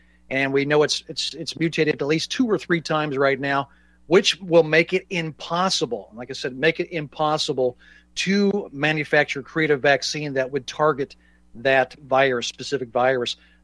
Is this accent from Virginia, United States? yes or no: no; California, United States; I came from California